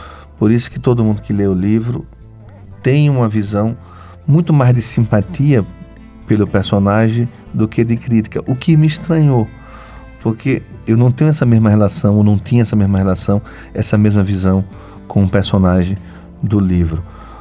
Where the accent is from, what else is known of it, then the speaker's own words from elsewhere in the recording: Propriá, Sergipe, Brazil; Eu sou de Propriá